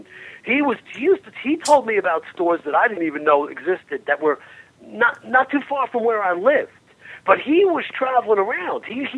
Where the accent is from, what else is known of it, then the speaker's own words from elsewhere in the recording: Long Island, New York, United States; so I'm from Long Island, right? So my favorite video stores were on the border of Far Rockaway, which is really Queens.